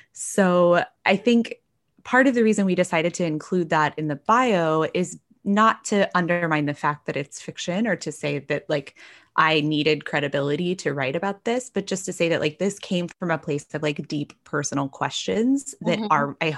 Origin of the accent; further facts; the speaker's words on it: Texas, United States; But I did grow up in this community, and I grew up in North Texas, very evangelical, surrounded by evangelicals.